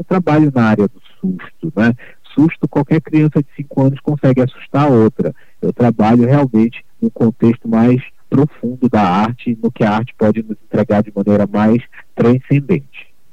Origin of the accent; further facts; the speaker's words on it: Pará, Brazil; E meu trabalho não é bom só porque eu sou paraense, por isso ou por aquilo.